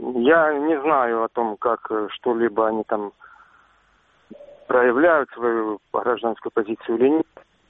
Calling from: Avdiivka, Donetsk Oblast, Ukraine; Добрый вечер, я из Авдеевки.

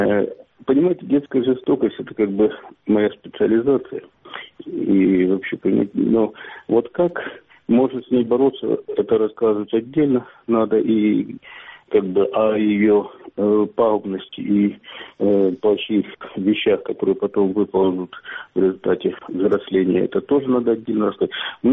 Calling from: Kramatorsk, Donetsk Oblast, Ukraine; Я из Краматорска

